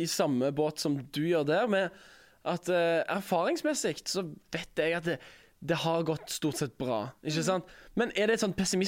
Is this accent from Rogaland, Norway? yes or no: yes; Stavanger, Rogaland, Norway; Men en kunne jo hatt en lignende uke her hjemme i Stavanger